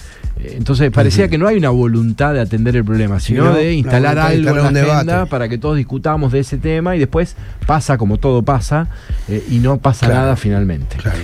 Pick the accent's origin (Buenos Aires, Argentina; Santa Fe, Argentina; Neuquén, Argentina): Santa Fe, Argentina; San Jorge; now in Rosario, Argentina; Bueno, yo vine de San Jorge, no tenía pensado quedarme a priori en Rosario. Y después hice toda mi vida acá.